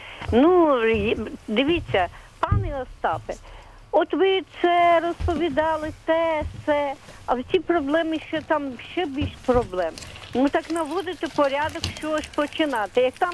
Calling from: Kyiv, Ukraine; Я із Києва вам дзвоню.

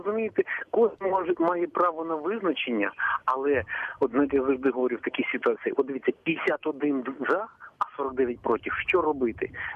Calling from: Ternopil, Ternopil Oblast, Ukraine; Місто Тернопіль.

